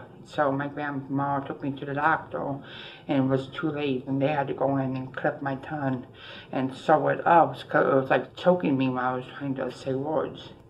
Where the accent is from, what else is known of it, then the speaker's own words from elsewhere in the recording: Leafield, Indiana, United States; now in Valparaiso, United States; I grew up in Leafield, Indiana, with my grandparents. And then I moved to Valpo when I turned 18